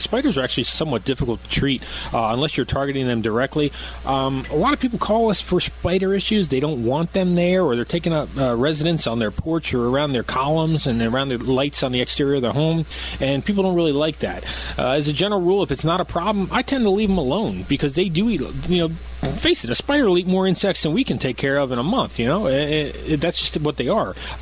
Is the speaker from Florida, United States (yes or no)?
yes; Florida, United States; I'm from the Everglades down in Florida. That's where I grew up.